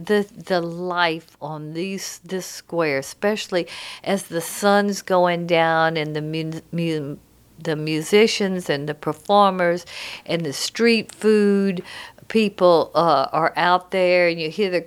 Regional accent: United States; You know, I'm from America, so I have to have it in English.

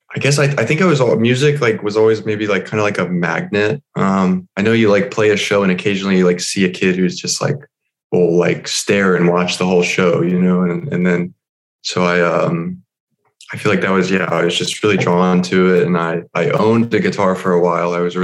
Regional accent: Chapel Hill, North Carolina, United States; Well, I grew up just like 10 minutes from where I am right now, actually, which is Chapel Hill, North Carolina.

